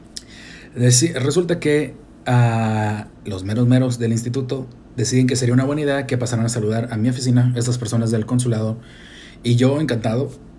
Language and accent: Spanish; Tijuana, Baja California, Mexico; Yo soy de Tijuana y siempre estoy haciendo chistes. Todos saben que yo soy de Tijuana, que yo soy mexicano.